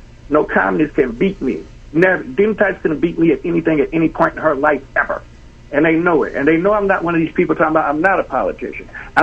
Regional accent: Los Angeles, California, United States; I grew up here, but I grew up in South Central L.A., so I've got the black vote.

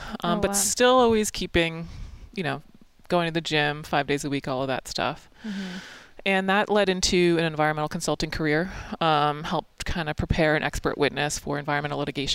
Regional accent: Maryland, United States; Lacrosse was my main deal because I'm from Maryland.

